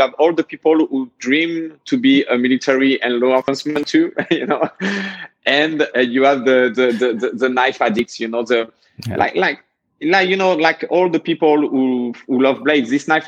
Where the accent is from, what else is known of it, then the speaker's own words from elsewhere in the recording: France; English is a second language; because we're from France and in France, all is forbidden.